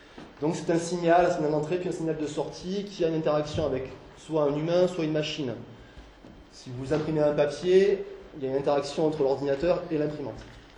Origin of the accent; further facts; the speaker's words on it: Toulouse, Occitanie, France; je suis toulousain encore, c'est vrai que je vais parler de Toulouse